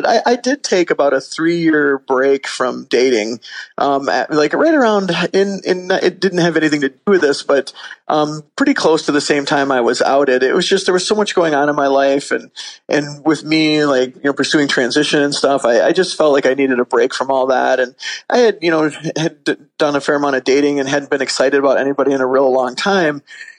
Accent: Michigan, United States; she's actually coming to Michigan this weekend to go to the premiere with me, near my hometown and with a whole bunch of my friends.

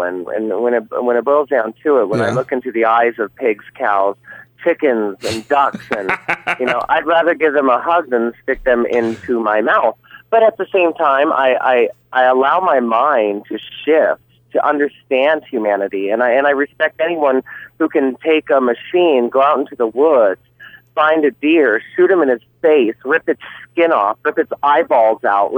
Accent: Iowa, United States; I come from Iowa, from a long lineage of farmers

